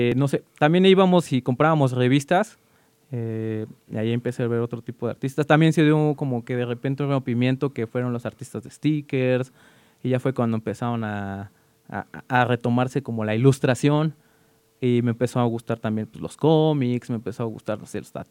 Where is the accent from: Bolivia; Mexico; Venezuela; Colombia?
Mexico; me gusta como cosas que ya salen un poquito de lo que yo soy como mexicano